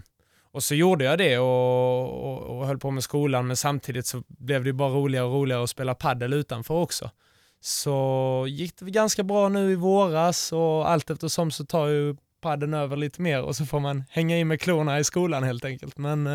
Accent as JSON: {"language": "Swedish", "town": "Kattvik", "region": "Skåne", "country": "Sweden", "lives_now": "Granada, Spain", "said": "och jag kommer från Kattvik här precis utanför byn."}